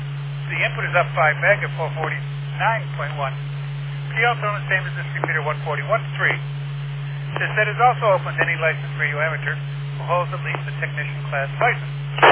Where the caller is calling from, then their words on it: Maywood, New Jersey, United States; I'm calling from Maywood, New Jersey.